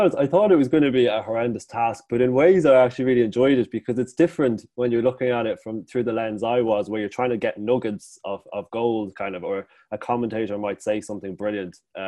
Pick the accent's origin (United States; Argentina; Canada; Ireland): Ireland; Cavan, Ulster; I am from Cavan. I'm not a Meath man. But my dad's from Meath, and I kind of grew up with the real understanding of who Sean was